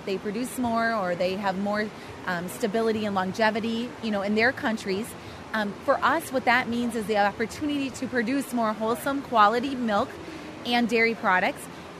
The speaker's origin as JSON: {"language": "English", "region": "Wisconsin", "country": "United States", "said": "So we're from Northeast Wisconsin, and my husband and I have four children"}